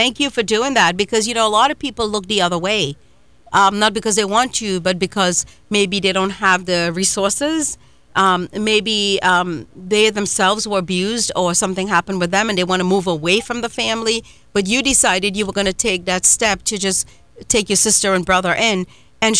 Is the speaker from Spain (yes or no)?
no; Trinidad & Tobago; now in United States; Like, I came from Trinidad.